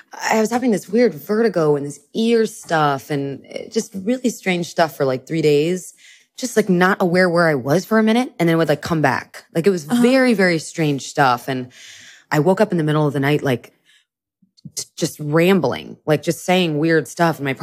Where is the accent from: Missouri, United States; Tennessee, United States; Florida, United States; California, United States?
Florida, United States; I grew up in all kinds of places, but I grew up mostly in Florida. I moved around a lot.